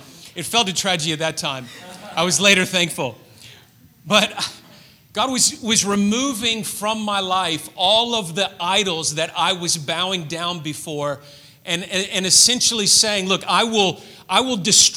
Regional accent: Memphis, Tennessee, United States; And I still remember where I was driving my car in my hometown of Memphis, Tennessee.

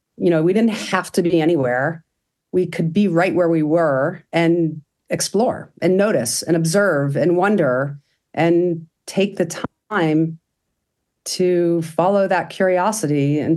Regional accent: Colorado, United States; We're from Colorado and love the outdoors.

